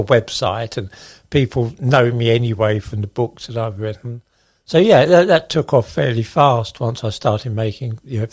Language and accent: English; Ilford, London, United Kingdom; when I was growing up in Ilford, it was all grey, it's dull.